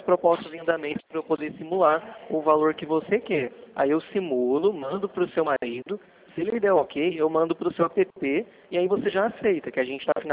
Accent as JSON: {"language": "Portuguese", "town": "Araçatuba", "region": "São Paulo", "country": "Brazil", "said": "eu também sou daqui de Araçatuba."}